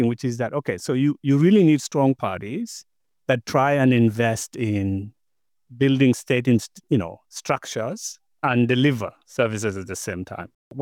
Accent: Kenya; You and I come from Kenya

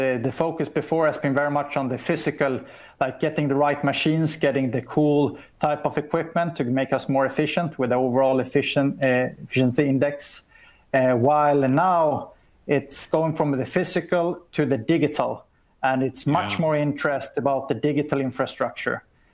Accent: Sweden; also born or lived in United States; I'm coming from Sweden, as you know, and I've been traveling around and worked a lot for Ericsson in Southeast Asia, in the US for 3 years, based in Texas

